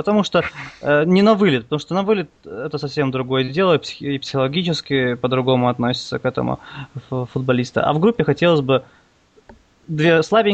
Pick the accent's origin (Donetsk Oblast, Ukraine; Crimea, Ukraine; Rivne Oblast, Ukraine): Crimea, Ukraine; Нет, я вообще с Крыма.